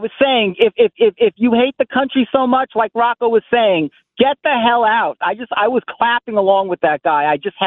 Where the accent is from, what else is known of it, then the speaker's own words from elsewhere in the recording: New York, United States; I'm speaking as a New Yorker, as an American, and as a Jew.